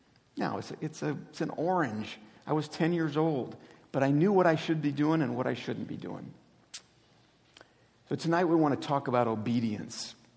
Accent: Nigeria; My parents are missionaries, and I had a chance to grow up overseas, born and raised in Nigeria. And from 7 years old, I went to boarding school.

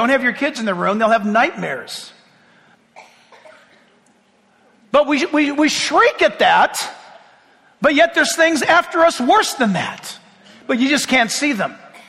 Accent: California, United States; I was in Boston, and this guy, where are you from? California. California.

